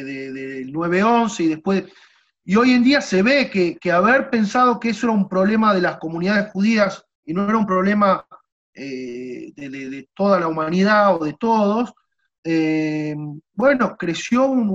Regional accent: Argentina; No asumimos como grupo argentino como que el ataque fue a nosotros

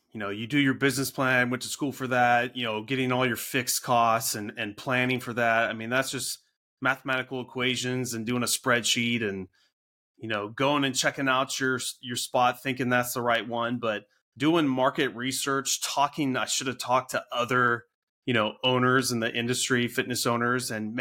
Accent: California, United States; also born or lived in Orange County / San Diego; and raised here in Central California, later moved down to Orange County in San Diego. But, you know, I grew up in Central California.

